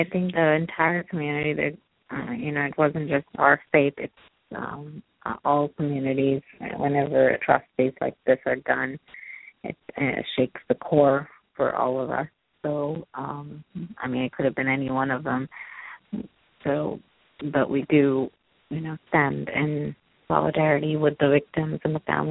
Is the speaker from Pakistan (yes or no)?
yes; Pakistan; Europe is seeing this, and Middle East, and I'm from Pakistan.